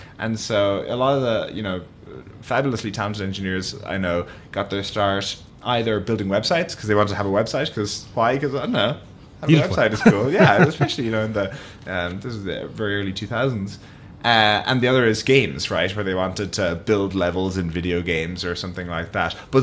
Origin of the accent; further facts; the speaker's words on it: Limerick, Munster, Ireland; So we grew up not even in Limerick, the city proper, but in the countryside outside of Limerick.